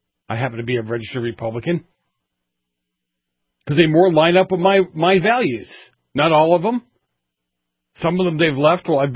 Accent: Massachusetts, United States; WSAR 1480 AM out of Fall River, Massachusetts, my home state.

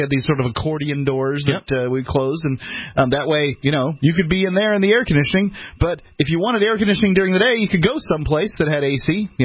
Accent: Florida, United States; I grew up in Florida without air conditioning.

